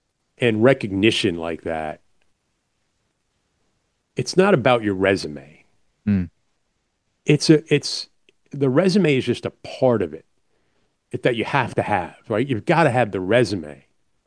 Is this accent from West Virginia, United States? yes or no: no; New York, United States; that's a kid growing up in New York, like 10 years, 12 years old, listening to Marv on the radio